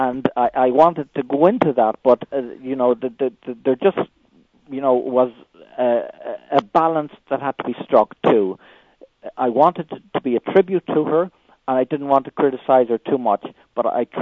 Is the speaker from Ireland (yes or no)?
yes; Ireland; she was such an interesting figure for me as an Irish person, because we didn't have anybody on the world stage before her.